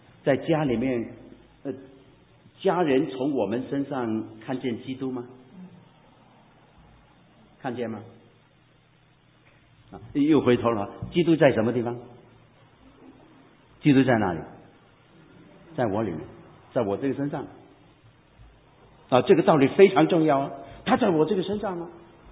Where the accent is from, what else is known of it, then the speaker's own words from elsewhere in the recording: Hong Kong; 我是香港人，不但是脾气暴躁，讲的话都是带着一种苦毒、毒气